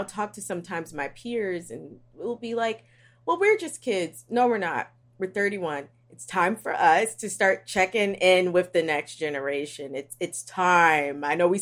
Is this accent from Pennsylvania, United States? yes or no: yes; Philadelphia, Pennsylvania, United States; You know, I am from West Philly. Most people in West Philly will not have the chance to even enter rehab.